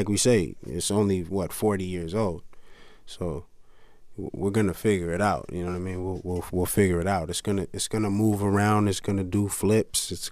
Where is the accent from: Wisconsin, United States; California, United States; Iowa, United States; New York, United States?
California, United States; Carson; Fortunately for me, I'm not from the projects or anything. Like I said, I'm from Carson, California.